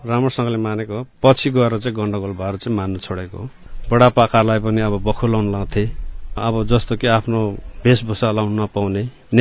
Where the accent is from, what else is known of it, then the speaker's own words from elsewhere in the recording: Samchi, Samtse, Bhutan; now in Nepal; मेरो घर साम्ची भूटान हो। पहिलाको ब्लक पनि साम्ची नै बोल्छ र डिस्ट्रिक्ट पनि साम्ची नै बोल्छ। फिलहाल चाहिँ D4 निवासी हट नम्बर 4 बसेको छु।